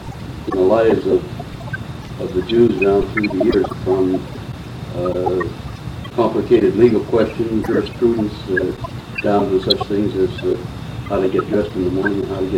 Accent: Youngstown, Ohio, United States; born there; I was born in Youngstown, Ohio, 1919.

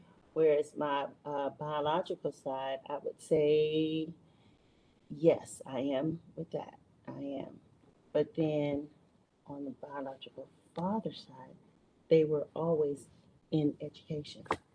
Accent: Youngstown, Ohio, United States; Youngstown, Ohio.

